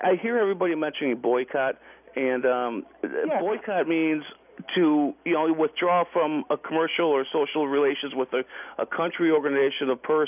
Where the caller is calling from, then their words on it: Buffalo, New York, United States; I'm calling from Buffalo, New York. We don't have any near there.